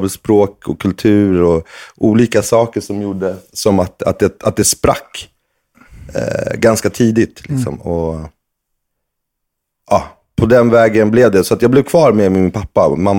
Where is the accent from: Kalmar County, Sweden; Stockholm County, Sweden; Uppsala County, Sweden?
Stockholm County, Sweden; Husby; Yes, född och uppväxt i Husby.